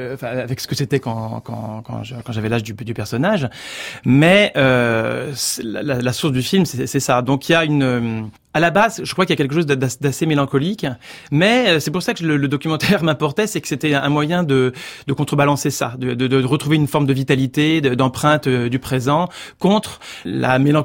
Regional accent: Orléans, Centre-Val de Loire, France; En fait, je viens d'Orléans au départ, et la source du film, c'est comme des souvenirs.

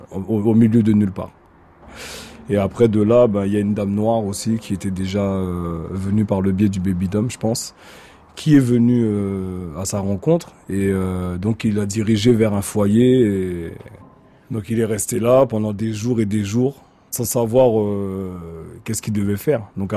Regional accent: Guadeloupe, France; je suis originaire de la Caraïbe, donc, comme on dit les Antilles, donc de l'île de la Guadeloupe.

